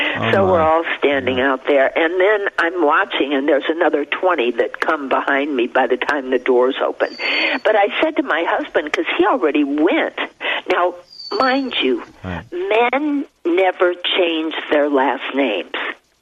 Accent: Evanston, Illinois, United States; born there; You can see I was born in Evanston, Illinois. That's on my birth certificate.

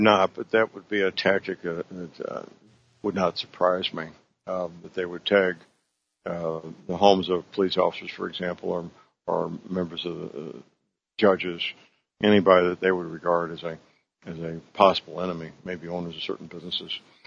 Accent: St. Louis, Missouri, United States; locally in St. Louis, Missouri, my hometown, local prosecutor refused to file charges

